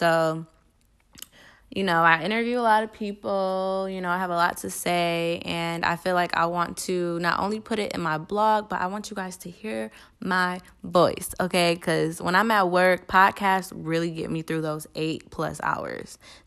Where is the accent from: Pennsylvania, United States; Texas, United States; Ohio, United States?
Ohio, United States; Cleveland; I am from Cleveland, Ohio. If I didn't mention that, I'm from Cleveland, Ohio.